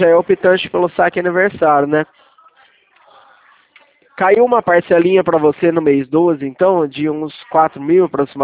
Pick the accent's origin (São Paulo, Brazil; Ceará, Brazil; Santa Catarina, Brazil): São Paulo, Brazil; Leme; Eu sou aqui da cidade de Leme, interior de São Paulo